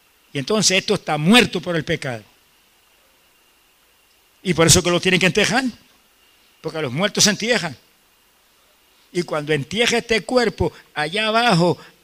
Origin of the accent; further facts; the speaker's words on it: Camuy, Puerto Rico; Y yo, en mi pueblo en Camuy